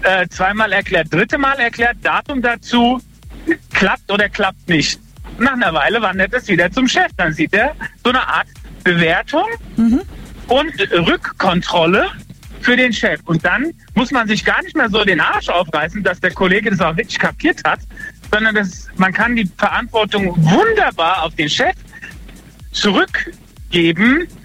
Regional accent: Rhineland-Palatinate, Germany; also ich bin aus Pillegeheck, an der Mosel.

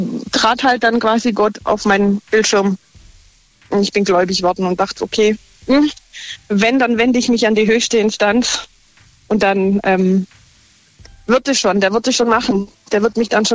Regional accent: Göppingen, Baden-Württemberg, Germany; Ich bin aus dem Raum Göppingen.

